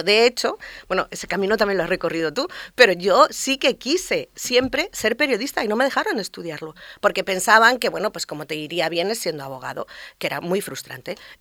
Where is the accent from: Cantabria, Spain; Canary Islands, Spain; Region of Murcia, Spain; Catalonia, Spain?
Catalonia, Spain; Girona; born there; moved away as an adult; now in Formentera, Spain; llevo aquí hace 40 años, entonces tengo 60 ahora. Llegué con 20, yo nací en Girona, vivo entre Madrid, ahora entre Madrid, Formentera e Ibiza.